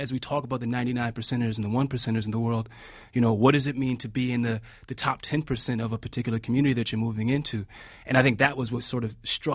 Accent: Washington, District of Columbia, United States; a lot of it had to do with my own experience growing up in Washington, D.C., and watching it happen in Washington, D.C., then watching it happen in Brooklyn

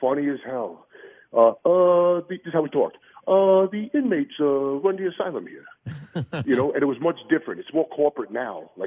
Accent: Brooklyn, New York, United States; I'm from Bensonhurst.

